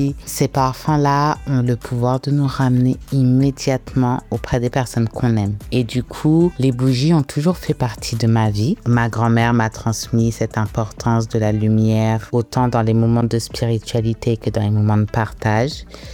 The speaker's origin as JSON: {"language": "French", "country": "Guadeloupe", "said": "Donc, je suis guadeloupéenne et effectivement, en Guadeloupe, on connaît bien ce problème avec l'eau"}